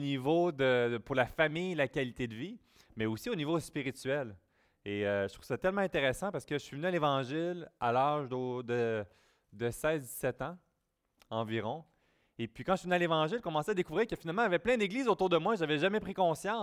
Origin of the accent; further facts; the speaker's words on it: Montreal, Quebec, Canada; c'est moi qui ai l'accent différent parce que je viens pas du lac Saint-Jean. Alors, pour certains, ils peuvent dire que je viens de Montréal. J'ai grandi à Montréal.